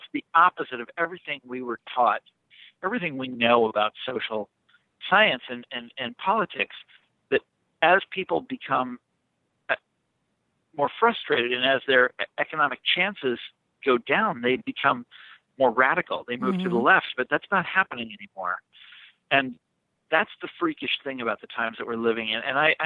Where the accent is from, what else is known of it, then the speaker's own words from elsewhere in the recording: Kansas City, United States; So, I grew up in Kansas City, and Kansas was always Republican, and Missouri was always Democratic.